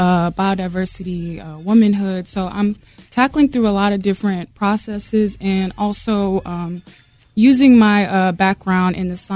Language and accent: English; New Bern, North Carolina, United States; I'm doing it in New Bern in my hometown.